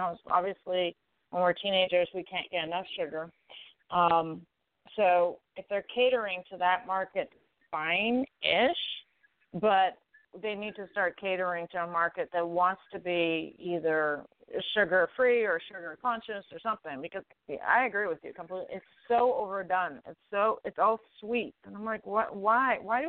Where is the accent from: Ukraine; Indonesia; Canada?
Canada; now in United States; I've been in the U.S. now for 11 years. I'm originally from Canada.